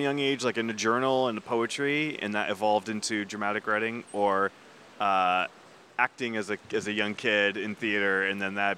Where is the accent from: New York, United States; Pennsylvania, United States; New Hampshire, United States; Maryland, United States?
New Hampshire, United States; also born or lived in Boston, United States; I grew up in New Hampshire, and so Boston's my home city. And I lived there for a very long time